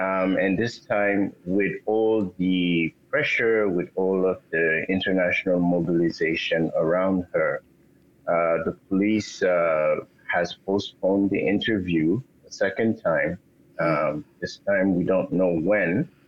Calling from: Chicago, Illinois, United States; I'm calling from Chicago, the Windy City.

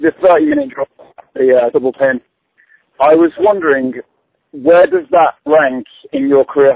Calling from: Manchester, North West England, United Kingdom; I'm calling from Manchester.

